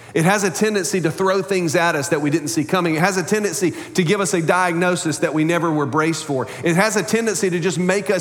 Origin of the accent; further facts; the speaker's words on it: Wilmington, North Carolina, United States; As you heard, I am from Wilmington, North Carolina